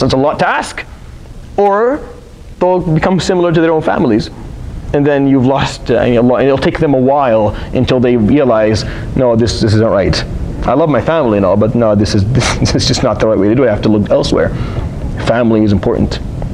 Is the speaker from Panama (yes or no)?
no; Syria; I'm not from the same community as him. Maybe he's from I'm from Syria.